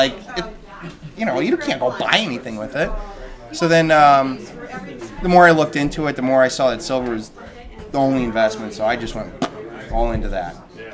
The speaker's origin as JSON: {"language": "English", "town": "Cleveland", "region": "Ohio", "country": "United States", "said": "Jump on her, Cleveland."}